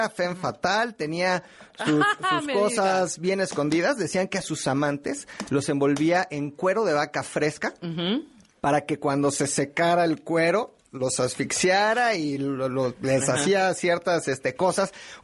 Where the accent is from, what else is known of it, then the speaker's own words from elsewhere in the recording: Mexico City, Mexico; nací ahí pegadito en el Hospital de México, en la Escandón, pero sí crecer, ¿no? Uh-huh. Desde el 85, desde el 86, porque yo nací en el 85, pues yo viví ahí. Y entonces me sé la colonia de arriba abajo, de pe a pa.